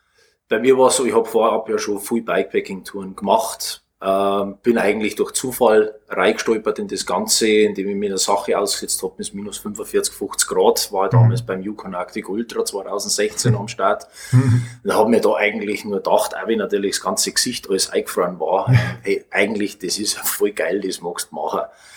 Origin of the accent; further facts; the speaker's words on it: Bavaria, Germany; bin, wie man unschwer hören kann, gebürtiger Oberbayer. Bin mein ganzes Leben lang schon jetzt in Oberbayern ansässig.